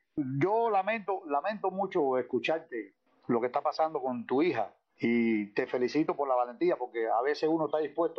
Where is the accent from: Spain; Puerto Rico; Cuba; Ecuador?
Cuba; todo mi orgullo como cubano.